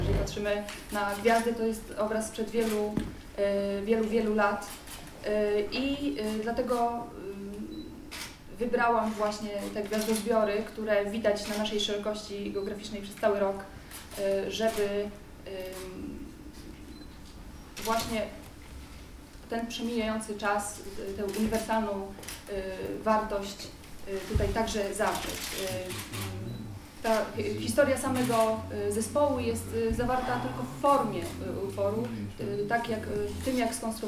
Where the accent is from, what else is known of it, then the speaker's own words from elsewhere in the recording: Warmian-Masurian Voivodeship, Poland; pochodzę z Warmii i mi tu jest bliska ta ziemia